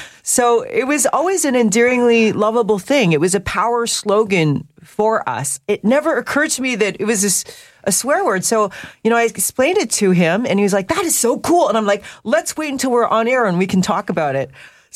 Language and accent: English; Vancouver, British Columbia, Canada; from early teen times growing up in Vancouver